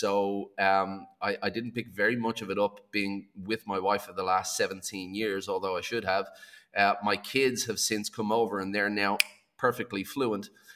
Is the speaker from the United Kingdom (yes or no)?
no; Ireland; moved away as an adult; also born or lived in Australia; So I'm Irish. I lived in Ireland until I was 20. I left Ireland at 20 to go to Australia to travel. I ended up staying in Australia for 20 years.